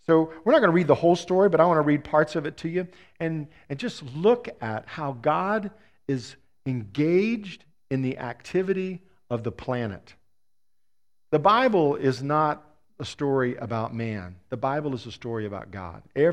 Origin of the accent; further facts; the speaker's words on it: San Antonio, Texas, United States; I grew up in Texas, San Antonio, Texas, in fact.